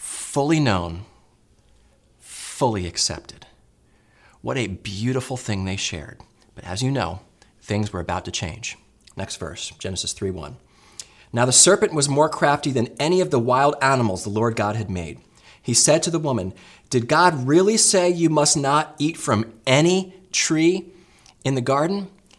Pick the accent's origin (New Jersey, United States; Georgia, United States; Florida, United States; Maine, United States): New Jersey, United States; I still remember growing up in New Jersey, and I was playing with my sisters